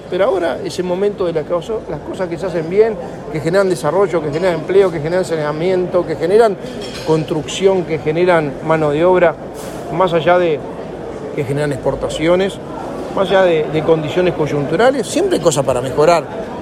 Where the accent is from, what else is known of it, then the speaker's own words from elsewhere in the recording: Uruguay; pero por lo menos que como uruguayos se alegren cuando hay noticias positivas